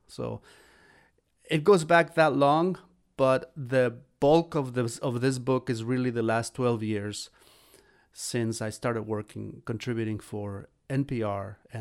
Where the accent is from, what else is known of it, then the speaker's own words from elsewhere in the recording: Xalapa, Veracruz, Mexico; In my hometown, in Jalapa, Veracruz, Mexico, I was part of a church choir, of a parish run by Jesuits in my barrio in Jalapa.